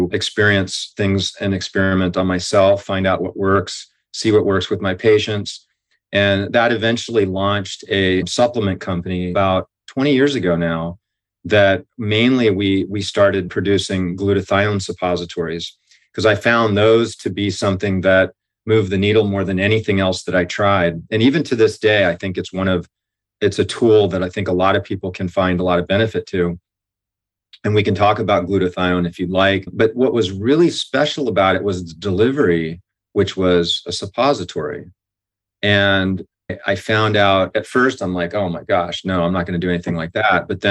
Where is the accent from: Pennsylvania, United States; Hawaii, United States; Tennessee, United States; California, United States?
Hawaii, United States; also born or lived in Camp Lejeune, North Carolina; And well, I grew up in Hawaii, which was amazing. But before that, we were in Camp Lejeune.